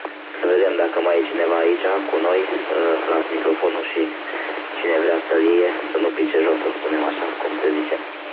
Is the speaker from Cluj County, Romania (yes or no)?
no; Sibiu, Sibiu County, Romania; știi că noi venim din Sibiu cu ani în urmă, din spate.